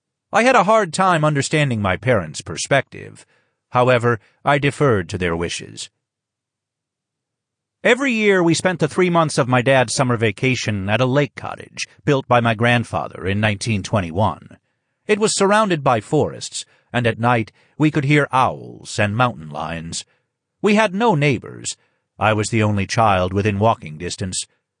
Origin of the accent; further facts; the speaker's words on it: Hanover, New Hampshire, United States; born there; When I was born in Hanover, New Hampshire, he was recuperating from a broken hip in a Texas hospital.